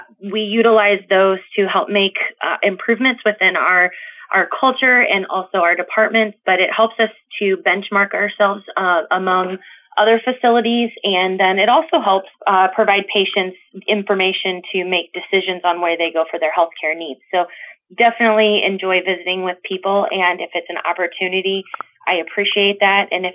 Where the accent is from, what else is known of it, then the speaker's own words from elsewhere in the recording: Mallard, Iowa, United States; I didn't grow up here. I grew up in Mallard, Iowa, but since moving here in 2009, this has really become my home.